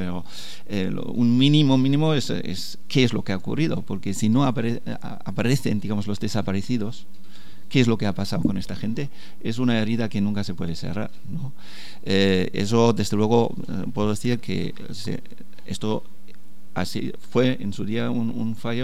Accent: Germany; Spanish is a second language; y yo, siendo alemán, por ejemplo, viviendo entonces todavía en Alemania, no tenía conciencia de ello.

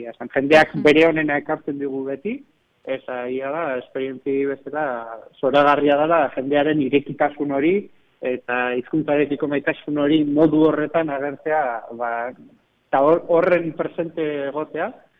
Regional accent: Hernani, Basque Country, Spain; ni hernaniarra naiz izaten, eta nire herritik pasatzea

